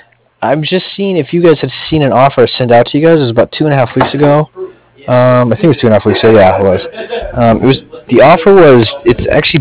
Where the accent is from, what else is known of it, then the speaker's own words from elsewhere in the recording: Colorado, United States; Right. Well, I grew up in Colorado, actually.